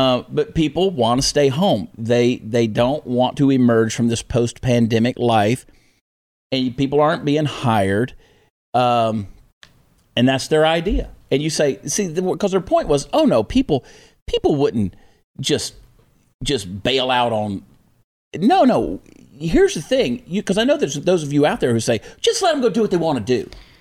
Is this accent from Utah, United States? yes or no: no; Augusta, Georgia, United States; I was driving in my hometown, Augusta, Georgia. I was driving through my hometown the other day.